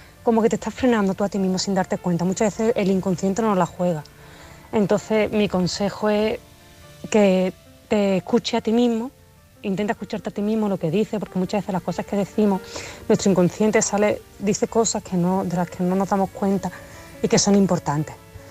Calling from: Málaga, Andalusia, Spain; de Málaga

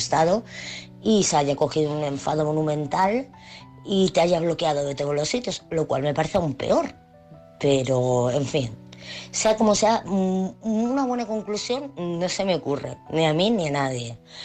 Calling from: Madrid, Community of Madrid, Spain; de Madrid

